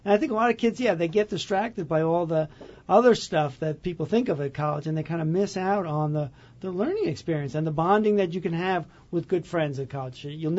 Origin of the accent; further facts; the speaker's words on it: New York City, New York, United States; because I grew up in New York City with a dad that was really trying, you know, was a police officer